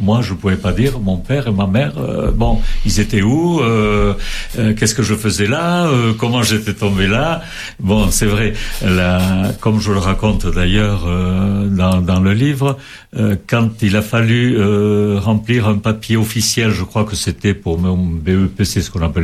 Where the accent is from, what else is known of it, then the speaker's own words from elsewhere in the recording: Saint-Étienne-de-Baïgorry, Nouvelle-Aquitaine, France; born there; Et moi, je suis né à Saint-Étienne-Baïgorry, au Pays Basque, dans la Basse Navarre. Mais il y a que 8 kilomètres qui nous séparent de la frontière basque-espagnole.